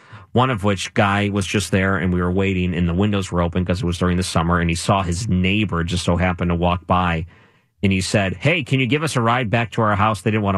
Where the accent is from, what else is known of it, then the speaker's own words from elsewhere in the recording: Detroit, Michigan, United States; Growing up in Detroit, it's not that long of a drive.